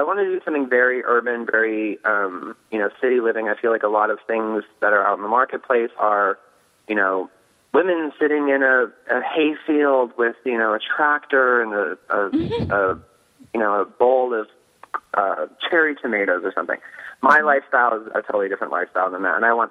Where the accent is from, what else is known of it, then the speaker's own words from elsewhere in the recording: Pennsylvania, United States; Well, I'm from Pennsylvania, and I grew up about 2 hours from Lancaster County, which obviously is a hotbed of quilting.